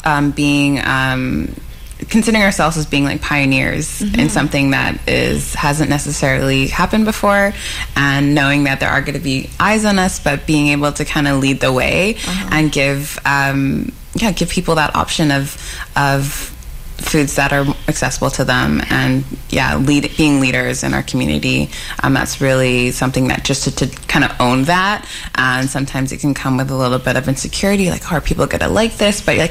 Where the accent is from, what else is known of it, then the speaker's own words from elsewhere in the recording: Vancouver, British Columbia, Canada; growing up in Vancouver and not being always vegan myself